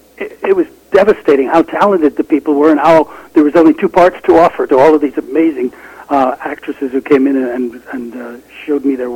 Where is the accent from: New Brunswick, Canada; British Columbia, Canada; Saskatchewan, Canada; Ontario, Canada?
British Columbia, Canada; also born or lived in England; I was actually a Canadian born out of a country. I was born in England